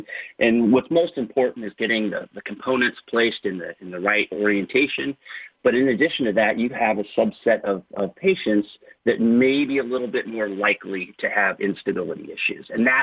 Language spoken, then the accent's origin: English; Indiana, United States; I always knew about the orthopedic business because I grew up in Northern Indiana, and here in Warsaw, Indiana, it's the orthopedic capital of the world.